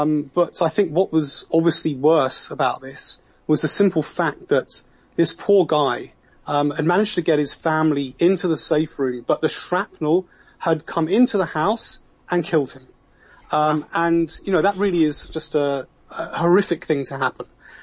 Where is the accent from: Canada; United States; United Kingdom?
United Kingdom; I'm originally British